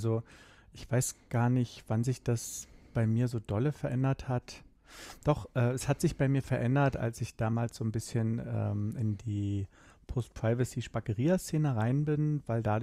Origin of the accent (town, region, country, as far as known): Berlin, Germany